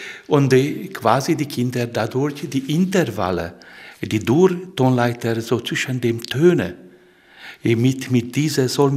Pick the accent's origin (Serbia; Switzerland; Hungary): Hungary; Kecskemét, Bács-Kiskun; German is a second language; Also diese Stadt, meine Geburtsstadt, erst einmal liegt zwischen Budapest und Szeged.